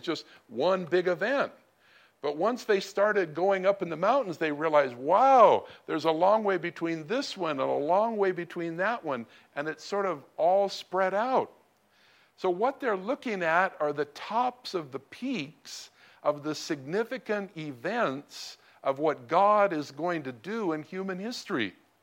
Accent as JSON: {"language": "English", "region": "California", "country": "United States", "tie": "born or raised there", "said": "I grew up in Southern California in kind of the hills about 20 miles outside of Los Angeles. We had mountains of about 5,000-6,000 feet."}